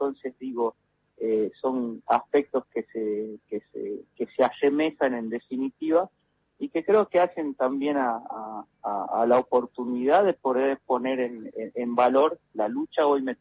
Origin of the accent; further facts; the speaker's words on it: Salta, Argentina; soy nacido en Salta capital, soy salteño, descendiente de papá brasilero